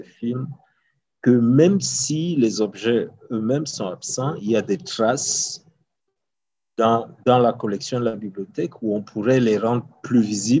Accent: Uganda; OK, moi, je viens d'Ouganda et quand j'étais plus jeune

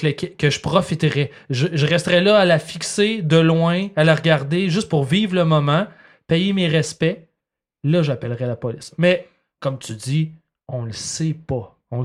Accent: Laval, Quebec, Canada; moi j'ai grandi à Laval.

